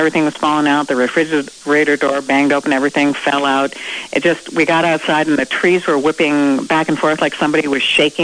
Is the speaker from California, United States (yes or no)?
no; Seldovia, Alaska, United States; also born or lived in Anchorage / Cordova; I grew up in Seldovia. I was born in Anchorage. I grew up in Cordova and then Seldovia.